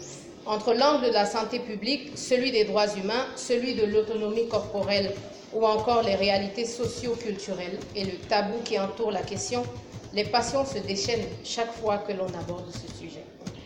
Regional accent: Cameroon; born there; c'est que je suis née au Cameroun.

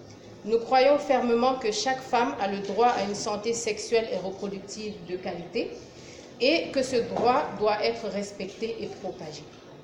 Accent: Cameroon; born there; l'information qui est encore plus vraie, c'est que je suis née au Cameroun.

